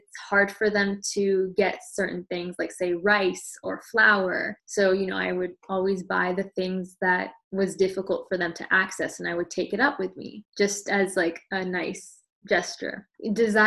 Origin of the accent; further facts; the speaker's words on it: West Coast, Canada; So I grew up on the West Coast of Canada